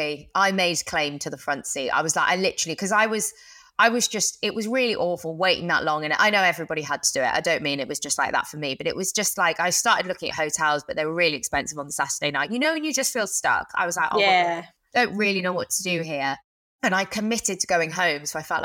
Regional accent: Cheltenham, South West England, United Kingdom; I'm from Cheltenham, if anyone didn't know, and they've got very big race meets.

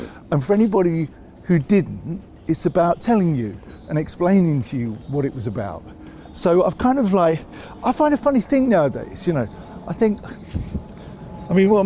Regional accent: Islington, London, United Kingdom; when I say I grew up in North London, I grew up in Islington. But Islington, a very different place to how it was nowadays.

